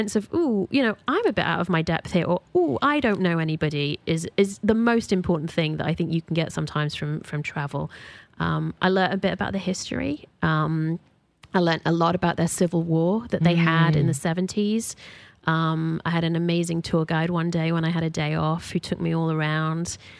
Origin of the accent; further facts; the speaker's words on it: United Kingdom; I think as a Brit, traveling in these places is always difficult